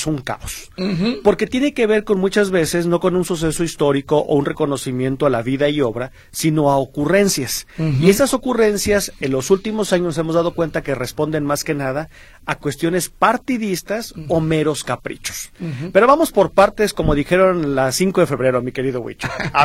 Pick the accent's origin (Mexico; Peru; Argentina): Mexico; Guadalajara, Jalisco; somos tapatíos y no molineros o molinenses.